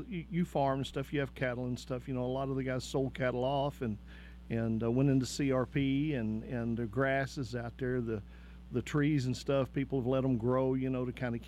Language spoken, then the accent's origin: English; Texas, United States; moved away as an adult; now in Oklahoma, United States; I came from Texas, and we always had people on the front